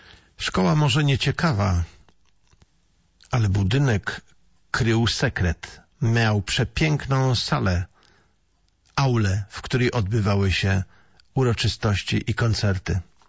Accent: Poznań, Greater Poland Voivodeship, Poland; born there; Urodziłem się w Poznaniu, na ulicy Długiej 13.

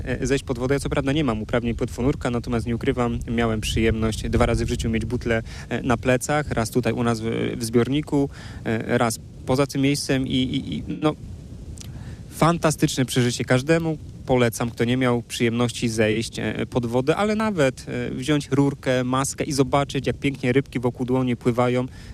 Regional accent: Budzisław Kościelny, Greater Poland Voivodeship, Poland; Sam wychowałem się w Budzisławie Kościelnym, miejscowości oddalonej o niespełna 3 kilometry, więc moje dzieciństwo to właśnie Tręby Stare, to właśnie ta plaża, to ten ośrodek

